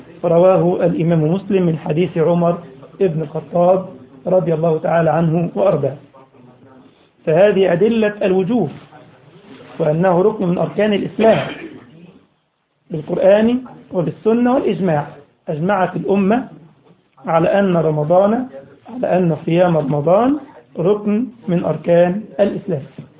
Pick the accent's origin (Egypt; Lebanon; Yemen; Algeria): Egypt; لأن عندنا في مصر ما فيهوش الهاندي ده، يقول لك النقال أو الجوال أو المحمول